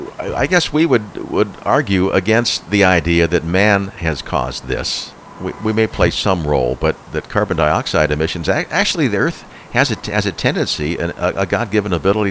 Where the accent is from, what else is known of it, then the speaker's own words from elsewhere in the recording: Cincinnati, Ohio, United States; Yes, I'm from Cincinnati.